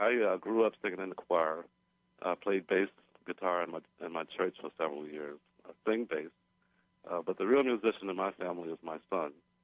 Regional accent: New Orleans, Louisiana, United States; born there; Oh, sure. I was born in New Orleans, Louisiana.

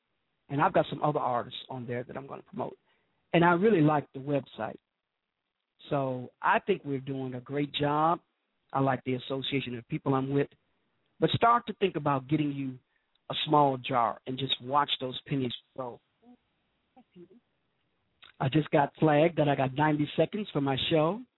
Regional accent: Chicago, Illinois, United States; And I'll be back in Chicago soon, back home where I belong. I love Chicago. Chicago, Illinois is my hometown, and I love it.

